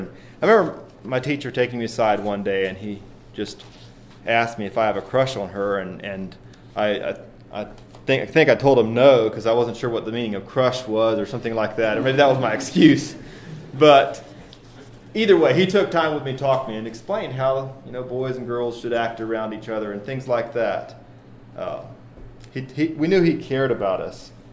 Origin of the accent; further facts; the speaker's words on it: Whiteville, Tennessee, United States; I grew up in Whiteville, Tennessee, where I spent all my school years in one schoolroom from kindergarten through 12th grade.